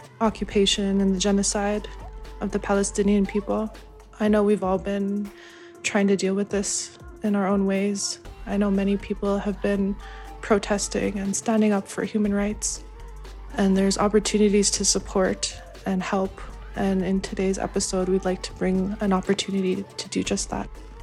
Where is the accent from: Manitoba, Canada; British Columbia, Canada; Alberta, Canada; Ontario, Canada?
British Columbia, Canada; now in Bogota, Colombia; I was born and raised in the Kootenays in so-called British Columbia, Canada. I'm a Michif person